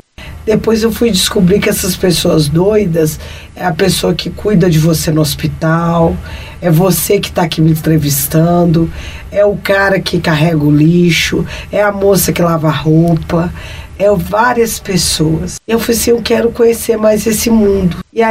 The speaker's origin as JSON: {"language": "Portuguese", "region": "Minas Gerais", "country": "Brazil", "tie": "born or raised there", "said": "Então eu venho da Vila Olavo Costa, eu tenho o maior orgulho."}